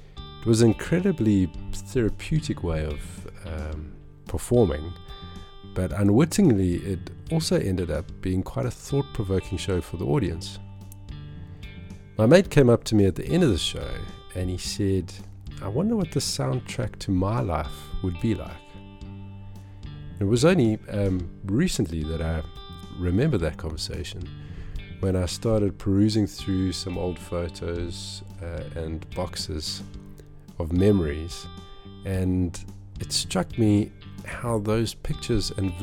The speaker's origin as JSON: {"language": "English", "country": "South Africa", "tie": "born or raised there", "said": "So as a child of the 80s, growing up in South Africa, music was linked to TV shows."}